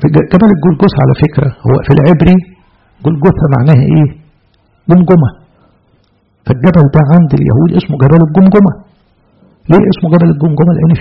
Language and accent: Arabic; Egypt; طبعا احنا كمصريين يعني انت بس ايه قلنا ابقوا شغالين